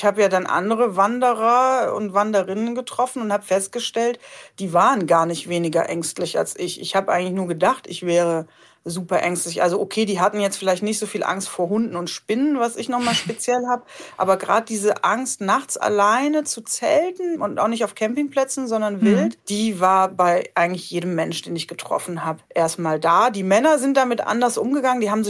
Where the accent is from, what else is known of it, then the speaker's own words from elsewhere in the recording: Rhineland, Germany; ich komme aus der Eifel, aus dem Rheinland.